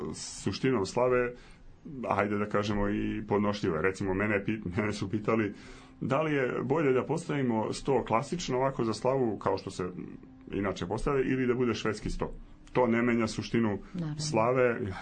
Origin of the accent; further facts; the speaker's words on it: Dalmatia, Croatia; Mi smo Dalmatinci